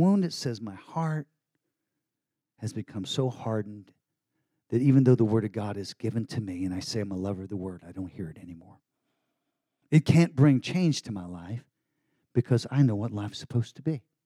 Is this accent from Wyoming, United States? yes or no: no; Texas, United States; I never say naked. I'm from Texas. It's naked.